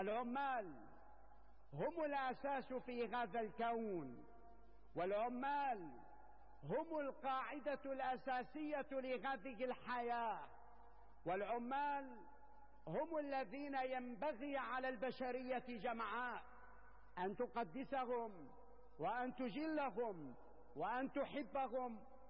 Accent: Syria; ونحن اليوم كسوريين نحمل البندقية في يد والمعول في يد

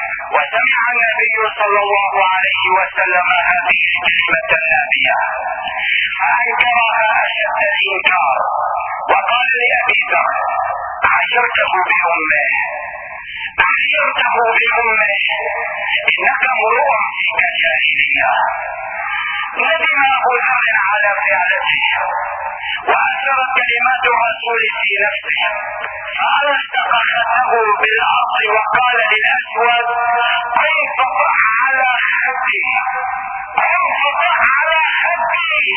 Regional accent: Syria; إنما هم في نظرنا كسوريين شرفاء وكحرف شرفاء ندافع عن قضيتنا وعن القضية الفلسطينية

